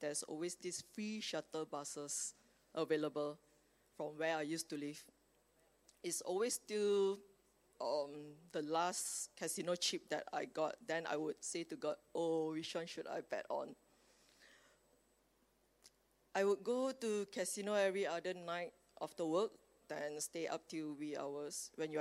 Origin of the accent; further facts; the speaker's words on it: Malaysia; I'm Malaysian.